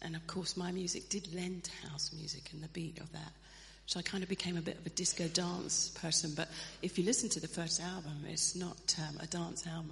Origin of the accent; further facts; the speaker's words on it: London, United Kingdom; Oh, definitely, definitely. Where we lived was a very large ethnic minority area.